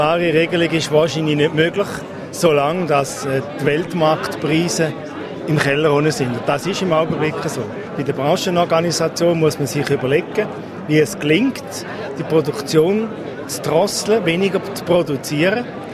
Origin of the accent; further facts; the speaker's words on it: Appenzell, Switzerland; Also ich sage jetzt als Appenzeller